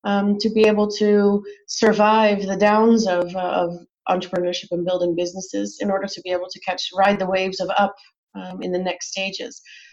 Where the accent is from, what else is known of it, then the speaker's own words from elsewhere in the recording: United States; now in Netherlands; I'm American, but have been living in the Netherlands for more than half my life now. So all of my higher education and work years have been here in Europe.